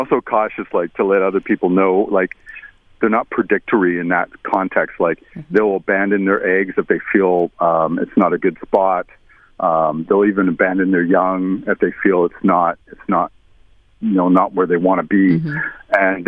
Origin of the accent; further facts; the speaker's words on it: Alberta, Canada; I come from Alberta, where we have a lot of eagles, and you know, growing up there and visiting British Columbia and the mountains, I mean, eagles are pretty commonplace.